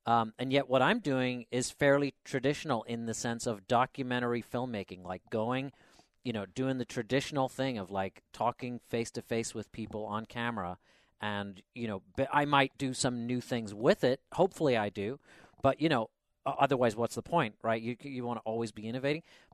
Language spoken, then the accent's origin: English; Belfast, Northern Ireland, United Kingdom; moved away; I grew up in the UK. I grew up in Belfast, Northern Ireland. And then moved over here, you know, what, 14, 15 years ago or something like that.